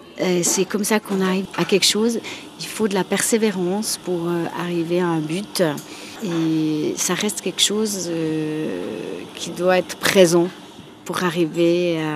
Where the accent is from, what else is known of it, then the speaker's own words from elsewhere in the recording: Valais, Switzerland; Les écoles de danse que je fréquentais en Valais, puisque je viens du Valais